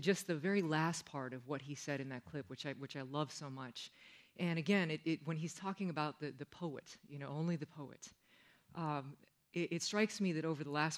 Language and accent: English; Midwest, United States; English is a second language; also born or lived in Japan / California; I'm an immigrant to this country. I was born in Japan. My mother is Japanese. My father is a white American. We moved to the rural Midwest when I was a child